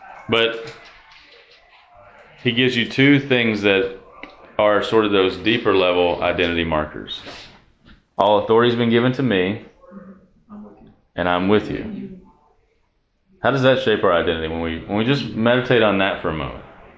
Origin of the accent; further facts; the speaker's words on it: New Orleans, Louisiana, United States; I can't ever say I like Boudin because I'm from New Orleans.